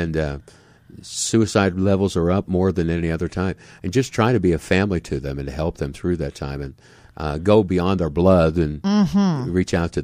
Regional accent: Pennsylvania, United States; It was kind of interesting because I'm from Pennsylvania. My wife is from Missouri.

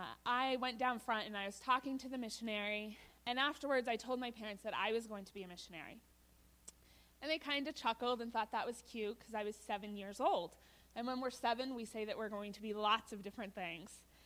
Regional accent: Maine, United States; also born or lived in Vermont; I am from Maine. That is where I was born and have spent pretty much most of my life, except for 2 years that I can claim I lived in Vermont.

